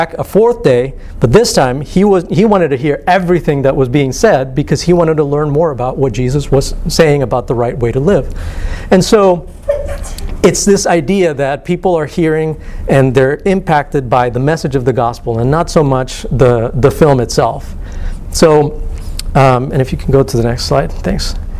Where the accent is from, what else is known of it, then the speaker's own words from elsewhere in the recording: Costa Rica; And Quebecar is a language spoken in my home country of Costa Rica.